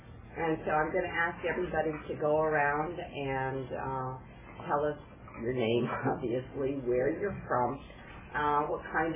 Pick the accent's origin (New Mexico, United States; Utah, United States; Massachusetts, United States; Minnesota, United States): Minnesota, United States; Rochester; I'm a family physician. I'm from Rochester, Minnesota.